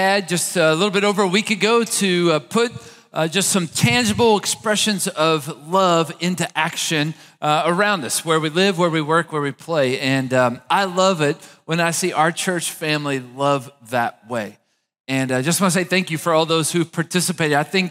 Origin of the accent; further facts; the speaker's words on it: Maysville, United States; my siblings and I met in my hometown of Maysville